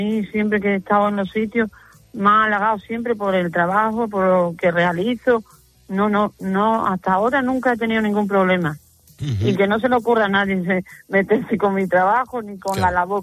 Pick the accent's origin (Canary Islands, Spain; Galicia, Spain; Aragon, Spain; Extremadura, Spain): Extremadura, Spain; now in Avilés, Spain; Pues yo soy extremeña, lo que pasa es que vivo aquí en Avilés.